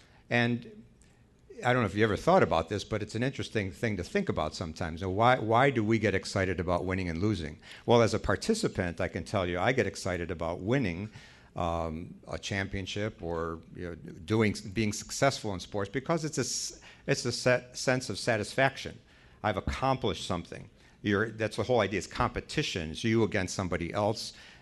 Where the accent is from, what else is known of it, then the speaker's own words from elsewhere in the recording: Chicago, Illinois, United States; now in Springfield, United States; Now, when I've been now in Springfield for the past 5 years, and I grew up in Chicago. I was a priest in Chicago, an auxiliary bishop here in Chicago.